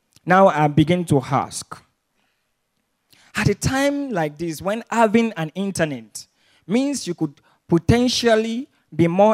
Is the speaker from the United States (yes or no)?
no; Nigeria; As a Nigerian, and more importantly, a Nigerian student, what does this mean to you